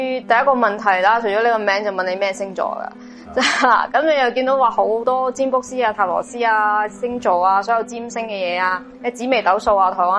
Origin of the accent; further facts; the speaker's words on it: Hong Kong; 咁今日呢我哋又去一個我哋香港人經常都會去